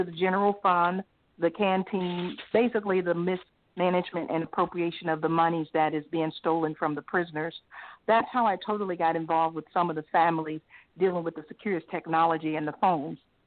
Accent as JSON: {"language": "English", "region": "Missouri", "country": "United States", "tie": "born or raised there", "said": "I'm born and raised in Missouri."}